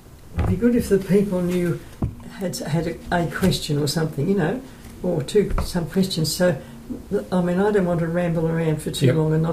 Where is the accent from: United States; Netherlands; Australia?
Australia; born there; I said that I was born in Australia, you know, but I say to people I might have been born in Syria, you know.